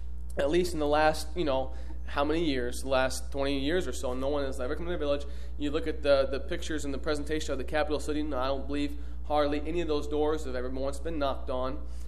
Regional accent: United States; you can see the difference in what we grew up in America.

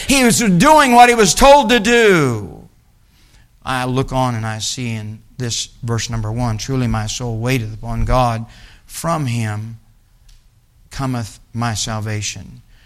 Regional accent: Missouri, United States; Well, I'm from Missouri. And I drove 2 years illegal getting my mama and my brother and sister to church.

